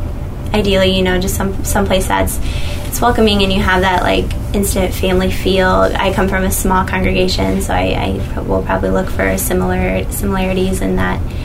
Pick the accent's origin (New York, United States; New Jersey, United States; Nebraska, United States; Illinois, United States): Illinois, United States; Jacksonville; now in Chicago, United States; I am from Jacksonville, Illinois, which is central Illinois.